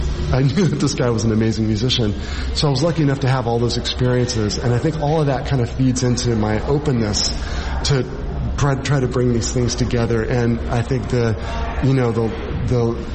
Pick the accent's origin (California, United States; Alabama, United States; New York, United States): California, United States; Santa Cruz; You'd ask me about, you know, also where I grew up, and I grew up in Santa Cruz.